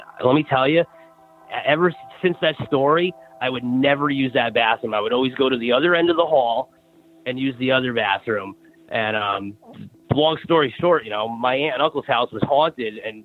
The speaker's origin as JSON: {"language": "English", "region": "New Jersey", "country": "United States", "tie": "born or raised there", "lives_now": "Connecticut, United States", "said": "I grew up in New Jersey. I live in Connecticut now."}